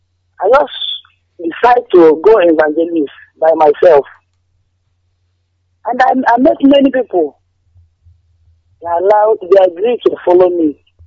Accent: Enugu, Enugu State, Nigeria; now in Asaba, Nigeria; Yeah, I'm living in Asaba, but I'm from Enugu.

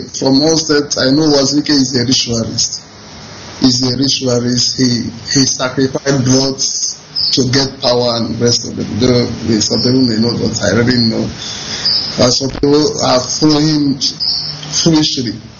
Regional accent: Anambra, Nigeria; now in Dakar, Senegal; from Dakar, Senegal. I'm calling from Dakar, Senegal. I'm from Idemi North local government in Anambra State.

